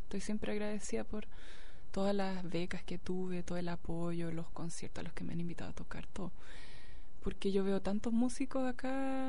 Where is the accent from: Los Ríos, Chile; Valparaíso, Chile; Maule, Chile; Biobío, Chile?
Los Ríos, Chile; Valdivia; cuando era chica y estudiaba en Valdivia